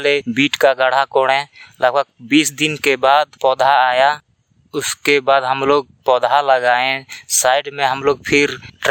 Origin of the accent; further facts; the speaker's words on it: Belgai, Jharkhand, India; ग्राम बेलगाय, post Adwara, Bagodar block Giridih जिला का रहने वाला हूँ।